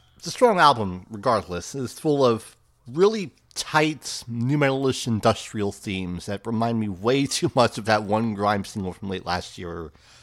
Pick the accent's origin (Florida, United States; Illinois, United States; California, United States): California, United States; As a young kid growing up in California Bay Area, I listened to a lot of pop music.